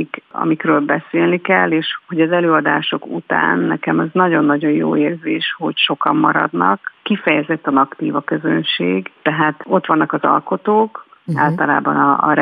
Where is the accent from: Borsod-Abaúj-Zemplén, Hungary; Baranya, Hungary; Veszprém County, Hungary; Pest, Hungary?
Pest, Hungary; Budaörs; moved away as an adult; Hát én budaörsi születésű vagyok, úgyhogy elég sok minden köt, és egészen, hát ilyen 22 éves koromig éltem ott.